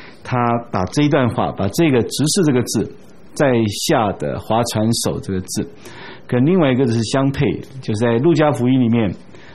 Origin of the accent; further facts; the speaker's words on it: China; 他说我们中国人有一个特点，就是遇见好的东西就父传子，子传孙